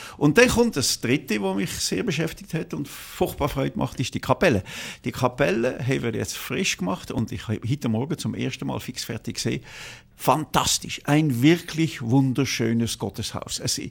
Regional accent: Valais, Switzerland; Und die anderen 50% sind Walliserblut. Und ich fühle mich natürlich fest als Walliser in den Bergen und bin sehr wohl.

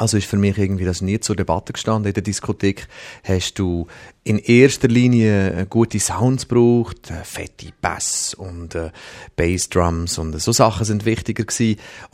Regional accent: Switzerland; accent: Lucerne-Aargau Swiss German; Und ich habe so einen Luzerner Aargauer Dialekt, der ist nicht so gesangsfreundlich.

